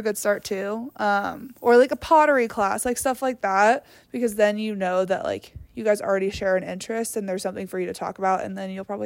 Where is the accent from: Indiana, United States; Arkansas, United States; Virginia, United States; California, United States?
Virginia, United States; I am from Virginia. I went to college in Michigan. I studied abroad at Oxford without knowing anyone I was studying abroad with. And then I moved to Colorado on a random Thursday in May.